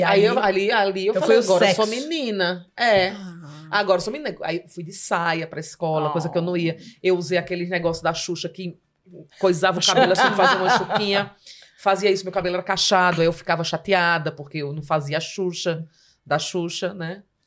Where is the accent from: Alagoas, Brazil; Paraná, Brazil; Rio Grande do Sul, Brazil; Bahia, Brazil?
Alagoas, Brazil; Palmeira dos Índios; eu sou do interior de Alagoas, né? De Palmeira dos Índios.